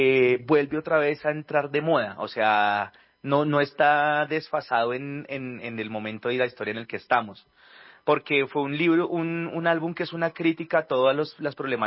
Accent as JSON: {"language": "Spanish", "country": "Colombia", "said": "Ya somos colombianos y esto narra todo"}